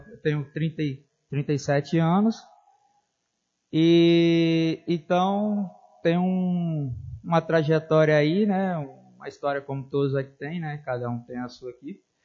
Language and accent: Portuguese; Vitória, Espírito Santo, Brazil; sou natural de Vitória, morei na roça durante um período